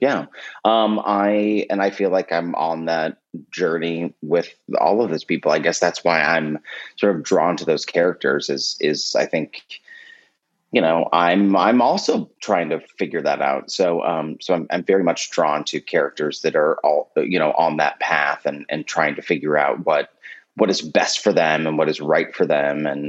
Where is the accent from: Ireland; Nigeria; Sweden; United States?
United States; Omaha, Nebraska; now in New York City, United States; I was naive enough to not be scared about the fact that I was moving from Omaha, Nebraska to New York City.